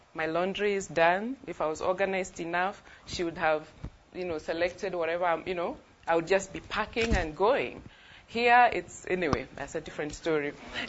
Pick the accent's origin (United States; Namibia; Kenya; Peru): Kenya; So I grew up in Kenya in circumstances that we didn't have abundance, but we never went to bed hungry.